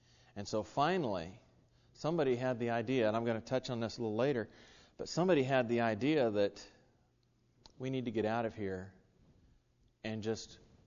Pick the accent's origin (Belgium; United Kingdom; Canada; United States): United States; Cocoa, Florida; I grew up in First Christian Church at Cocoa.